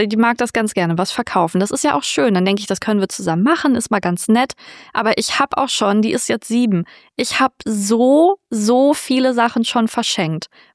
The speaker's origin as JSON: {"language": "German", "region": "North Rhine-Westphalia", "country": "Germany", "said": "ich komme schon aus dem Ruhrgebiet."}